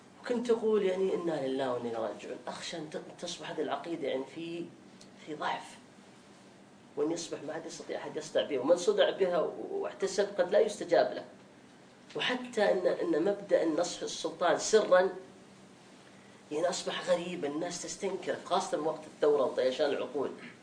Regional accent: Saudi Arabia

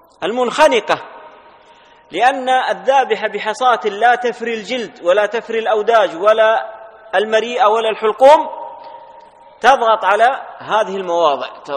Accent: Saudi Arabia; ويذكر عن أحد أمراء القبائل عندنا في المملكة العربية السعودية قبل 70 سنة أو 60 سنة

